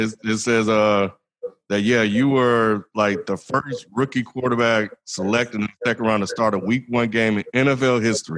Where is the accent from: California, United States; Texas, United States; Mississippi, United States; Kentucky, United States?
Mississippi, United States; I grew up in Mississippi. So, okay. I understand.